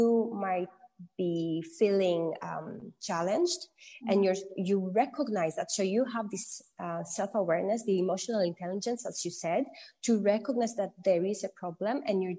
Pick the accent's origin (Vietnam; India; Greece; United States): Greece; I am half Greek, half Filipina, but I was born and raised in Greece. So I do tend to behave in a more Greek way